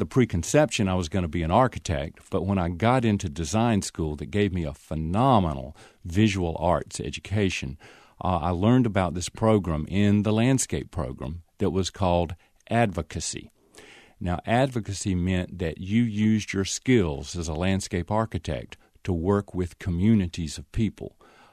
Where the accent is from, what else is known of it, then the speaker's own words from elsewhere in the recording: Wadesboro, North Carolina, United States; Well, I grew up in a little town, Wadesboro, North Carolina, which is the county seat of Anson County.